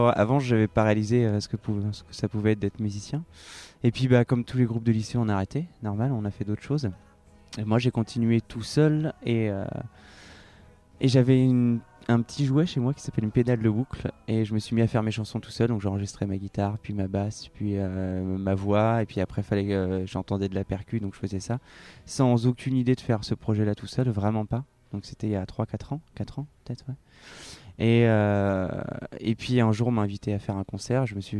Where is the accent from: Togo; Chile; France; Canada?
France; Tours, Centre-Val de Loire; Je viens de Tours, ouais, Tours c'est bien, c'est ça.